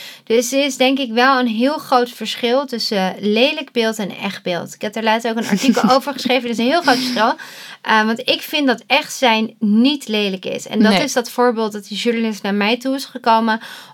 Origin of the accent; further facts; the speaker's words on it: Rotterdam, South Holland, Netherlands; ik ben Rotterdamse, heel nuchter.